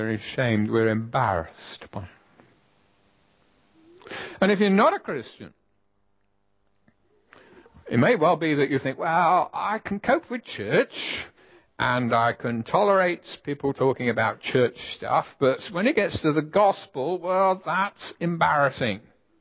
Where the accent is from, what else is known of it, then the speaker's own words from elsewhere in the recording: United Kingdom; We can talk animatedly, being British.